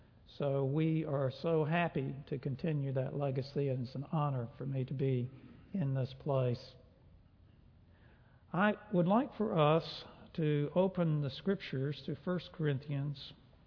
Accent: Dallas, Texas, United States; When I was growing up in Dallas

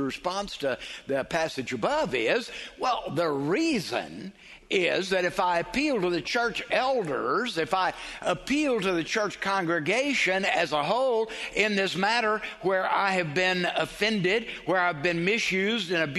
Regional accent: Texas, United States; You know I'm an Irish Texan.

